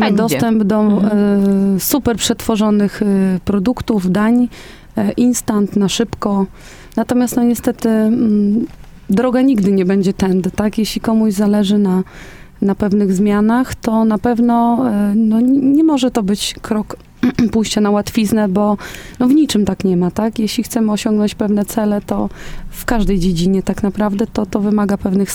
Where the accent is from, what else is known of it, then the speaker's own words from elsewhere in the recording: Chotomów, Masovian Voivodeship, Poland; Ja pochodzę z Chotomowa, niedaleko Legionowa, mała wieś i też tam mamy lokalne sklepy